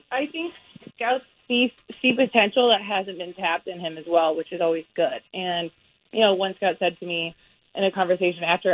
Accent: Wisconsin, United States; Yeah, I'm from Wisconsin, but I went to Northwestern.

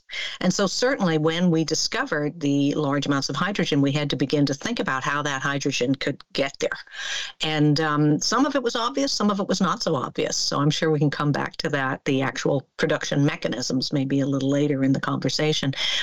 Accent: Canada; I'm a Canadian. I'm an earth scientist.

